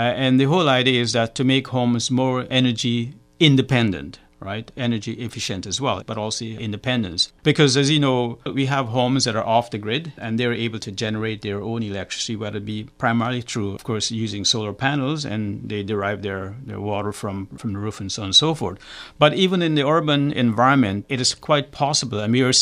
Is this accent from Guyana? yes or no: yes; Guyana; I mean, I grew up in Guyana, a very poor country back then, using an oil lamp with kerosene in a bottle